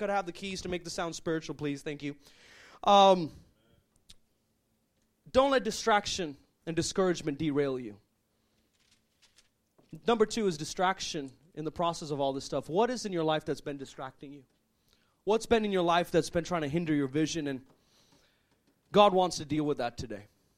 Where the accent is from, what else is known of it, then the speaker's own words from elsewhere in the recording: India; moved away; Like, I just moved from India.